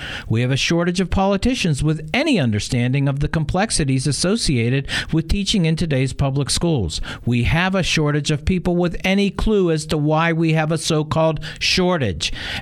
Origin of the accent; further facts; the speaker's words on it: Wisconsin, United States; And in my home state of Wisconsin, that's not just the Walker Republicans.